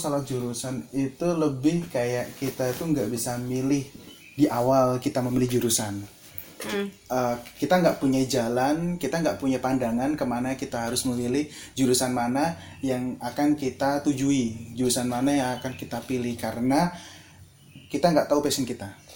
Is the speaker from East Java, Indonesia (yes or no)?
yes; Sidoarjo, East Java, Indonesia; asal dari Sidoarjo